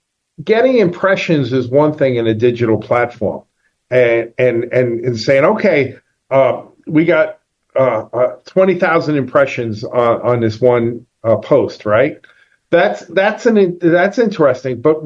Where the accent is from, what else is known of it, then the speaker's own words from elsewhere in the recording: New Jersey, United States; I grew up in Bergen County, as most of our listeners are from northern New Jersey.